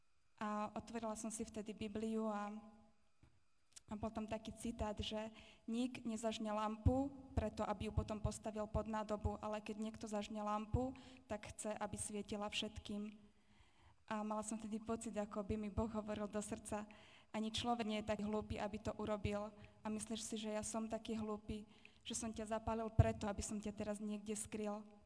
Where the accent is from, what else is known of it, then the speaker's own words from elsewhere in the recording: Voderady, Trnava Region, Slovakia; Ja pochádzam z Trnavy, teda od Trnavy, z takej dediny, ktorá sa volá Voderady.